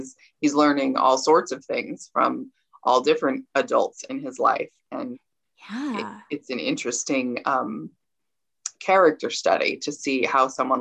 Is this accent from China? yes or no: no; California, United States; I'm from California and I went to public school